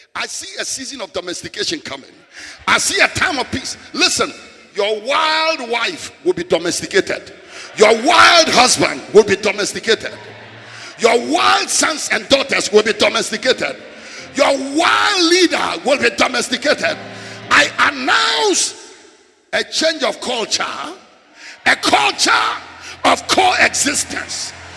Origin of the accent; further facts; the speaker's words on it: Northern Region, Ghana; I was born a Pepe man from the northern part of Ghana. I was raised in Sabonsogo. I was born in the army barracks.